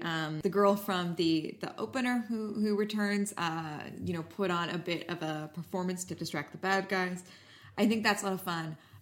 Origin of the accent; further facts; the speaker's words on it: Canada; we are Canadian and we're white. So, you know, our families celebrate Christmas.